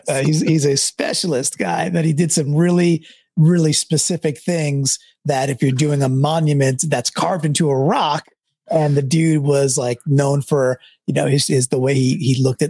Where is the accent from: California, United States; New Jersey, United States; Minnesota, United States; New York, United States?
New York, United States; And I grew up in Long Island in New York